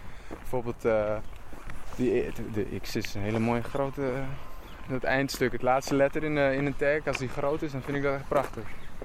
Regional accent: Amsterdam, North Holland, Netherlands; Maar die heeft altijd gewoond waar ik ben opgegroeid. En dat is volgens mij een Ganshoef.

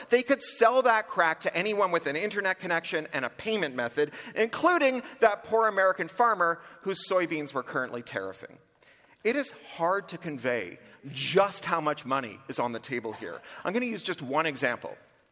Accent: Canada; Like all the best Americans, I am Canadian.

